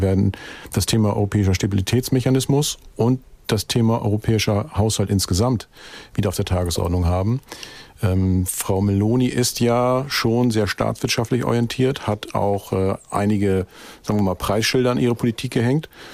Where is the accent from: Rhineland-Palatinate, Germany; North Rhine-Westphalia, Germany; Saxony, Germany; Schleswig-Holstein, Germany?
Schleswig-Holstein, Germany; Ich komme aus Schleswig-Holstein.